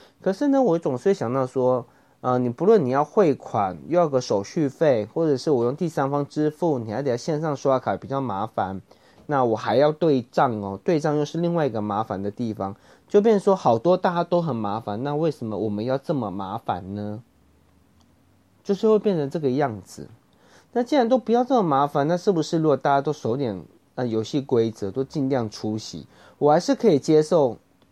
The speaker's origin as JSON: {"language": "Chinese", "country": "Taiwan", "said": "我们台湾人在外面的名，在国际的名声其实不是说很好"}